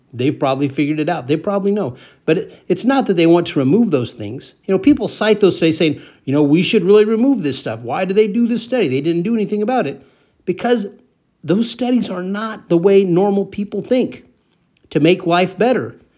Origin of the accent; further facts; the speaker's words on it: California, United States; moved away as an adult; now in Ukraine; Now, I grew up, I've lived the last 10 years in Ukraine. I grew up in California.